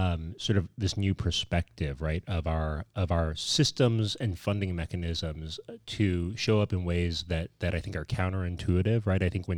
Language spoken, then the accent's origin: English; San Francisco, California, United States; I grew up in San Francisco in the 80s